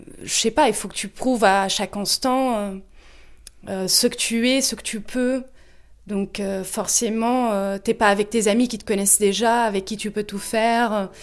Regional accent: Portugal; French is a second language; moved away as an adult; now in Paris, France; et je suis portugaise. Et j'habite à Paris depuis 4 ans.

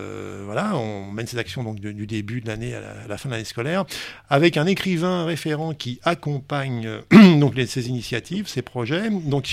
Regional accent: Paris, Île-de-France, France; now in Toulouse, France; Moi je suis parisien, mais à Toulouse depuis maintenant une vingtaine d'années, donc toulousain d'adoption.

